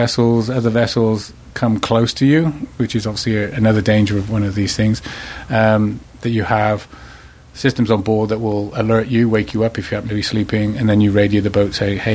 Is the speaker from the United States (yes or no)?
no; Hereford, West Midlands, United Kingdom; I'm on the border of border of Wales and England, a little place called Hereford.